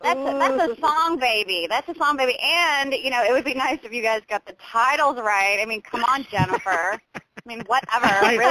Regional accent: Texas, United States; when I was a kid growing up in Texas, there was a two-headed calf, like, in the feed store.

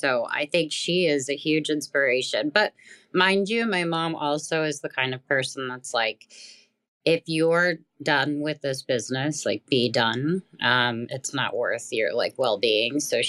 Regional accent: Texas, United States; Yeah, it really was. My family and I definitely didn't have the means to go to California

